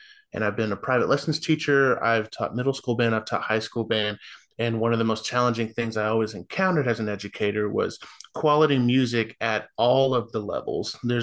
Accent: Carrollton, Texas, United States; I'm from Carrollton, Texas. I started playing the tuba in the sixth grade, and I haven't looked back.

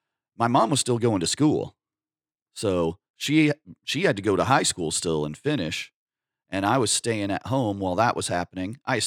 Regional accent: North Platte, Nebraska, United States; also born or lived in Sabetha; my mom and dad and I moved from Sabetha to North Platte, Nebraska in like 76, I think.

